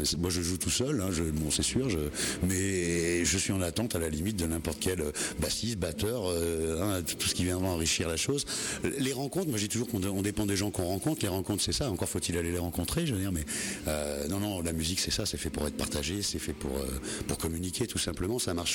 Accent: Espinasse, France; je suis d'Espinasse, je suis du coin

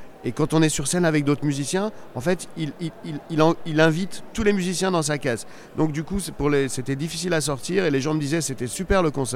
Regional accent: Algeria; Et puis après, comme moi j'ai grandi en Algérie, qu'en Algérie je faisais du rock, je suis revenu à ma culture rock.

